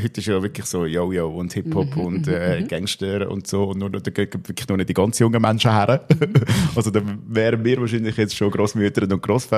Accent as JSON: {"language": "German", "region": "Aargau", "country": "Switzerland", "said": "Nein, lustigerweise nicht als Aargauer."}